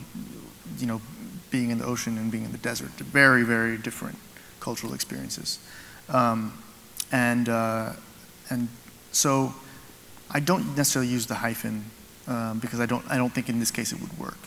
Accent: Alabama, United States; What we had growing up in Alabama was a dozen or two dozen loosely connected families that would get together on certain Peruvian national holidays

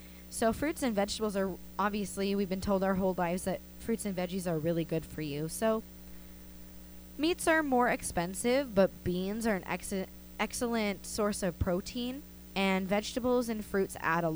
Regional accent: California, United States; I mean, I'm from SoCal

